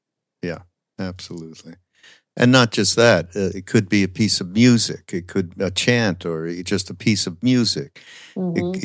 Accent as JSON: {"language": "English", "town": "Montreal", "region": "Quebec", "country": "Canada", "said": "I'm from Montreal."}